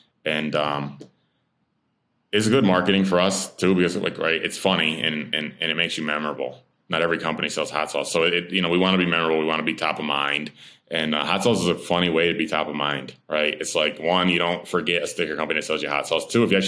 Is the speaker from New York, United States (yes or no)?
yes; Amsterdam, New York, United States; That's where I live, my hometown. That's my hometown.